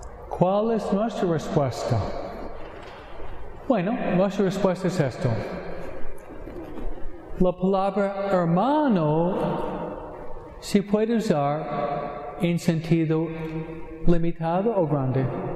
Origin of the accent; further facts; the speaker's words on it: Detroit, Michigan, United States; born there; Tú naciste en San Pedro Carlos, yo nací en Detroit.